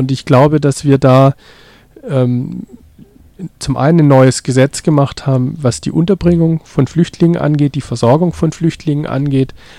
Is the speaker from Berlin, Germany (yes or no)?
no; Stuttgart, Baden-Württemberg, Germany; Ich bin in Stuttgart geboren, habe als Kind auch in Stuttgart gelebt